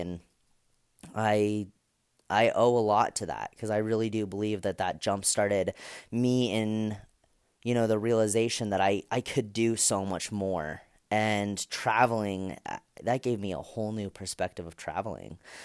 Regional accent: United States; people in poverty stricken countries are in need of us to come save them because we're from America and we can save them and we can teach them about God.

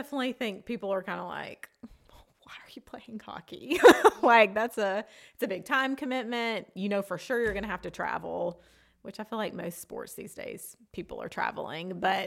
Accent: Birmingham, Alabama, United States; We're from Birmingham, Alabama, and obviously hockey is not the prominent sport in this area

